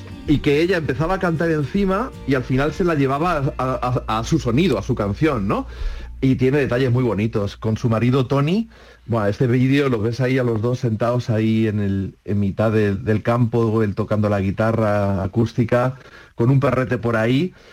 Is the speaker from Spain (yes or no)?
yes; Ciudad Real, Castilla-La Mancha, Spain; yo soy de Ciudad Real, yo soy, soy manchego